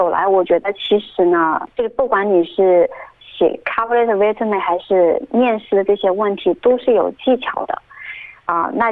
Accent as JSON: {"language": "Chinese", "country": "China"}